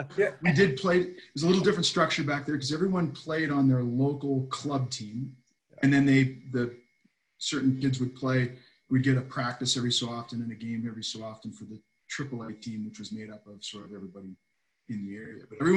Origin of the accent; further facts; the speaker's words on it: Hacienda Heights, California, United States; also born or lived in Whittier / Norwalk; I was born in Whittier, but lived in Hacienda Heights growing up. I actually lived when I was really, really young. When I first started playing hockey, I lived in Norwalk.